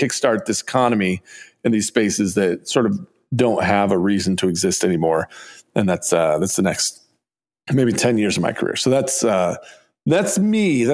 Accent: Hamilton, Missouri, United States; building a quilt company that's in my hometown of Hamilton, Missouri, population about 1,500, and we employ about 400 people here.

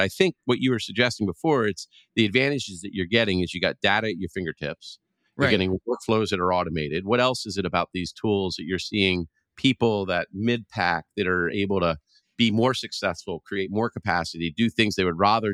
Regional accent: the South, United States; I'm gracious and kind in general. I grew up in the South

